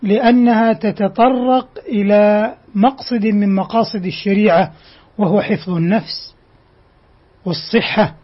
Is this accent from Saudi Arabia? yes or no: yes; Saudi Arabia; بلادنا المملكة العربية السعودية قامت بجهود عظيمة في التصدي لهذه الجائحة